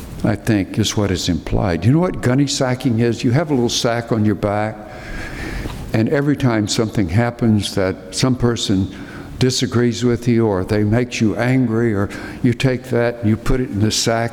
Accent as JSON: {"language": "English", "region": "the South", "country": "United States", "tie": "born or raised there", "also_born_or_lived": "New York City", "said": "Now, growing up in the South, I have a problem with that because we don't attack anything directly."}